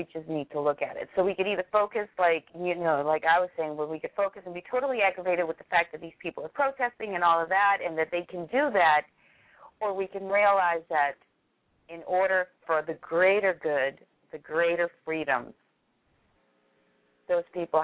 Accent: United States; that's what makes me proud about being an American, being in this country.

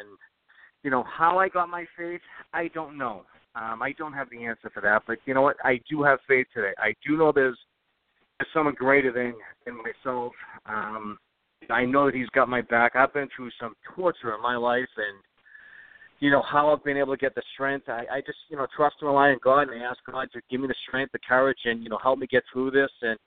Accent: Boston, Massachusetts, United States; I'm from Boston, and I'm a Dodgers fan.

